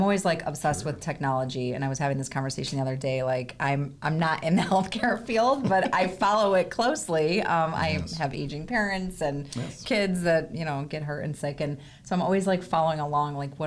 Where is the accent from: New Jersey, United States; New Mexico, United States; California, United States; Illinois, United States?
Illinois, United States; Chicago; I come from Chicago winters.